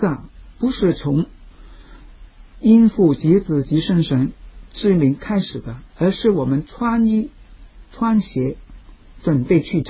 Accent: China; 我们中国人讲举头三尺有神明

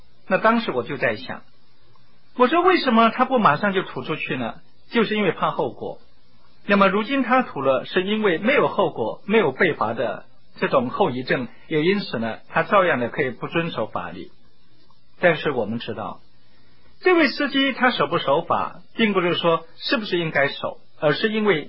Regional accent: China; 这就是我们中国人所说的，那就是 举头三尺有神明，

